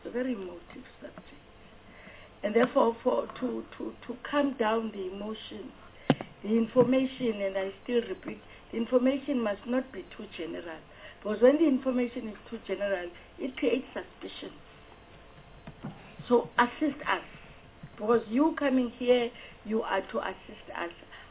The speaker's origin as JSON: {"language": "English", "region": "Eastern Cape", "country": "South Africa", "said": "I become uncomfortable. I'm coming from Eastern Cape."}